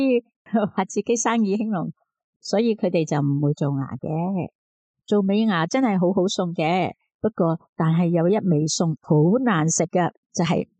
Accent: China; 所以我哋中国人有啲腊味啊，咪将佢腊。

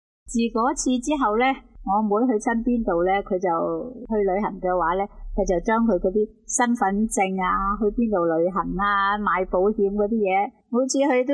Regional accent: China; 所以我哋中国人都有句说话啦，

